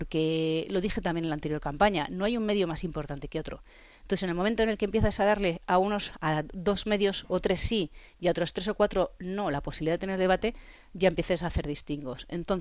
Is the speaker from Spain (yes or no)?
yes; Madrid, Community of Madrid, Spain; nos define como madrileños en Madrid, esa forma de vivir que tenemos aquí tan especial.